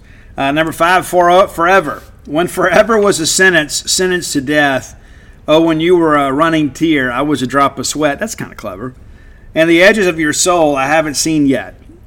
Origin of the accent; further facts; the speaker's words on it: Southern US, United States; See, right out of the gate, see, I'm from the South.